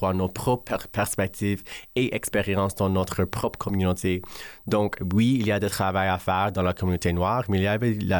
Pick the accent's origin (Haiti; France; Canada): Canada; Ottawa, Ontario; now in Montreal, Canada; Moi, j'ai grandi à Ottawa, mais je suis maintenant à Montréal.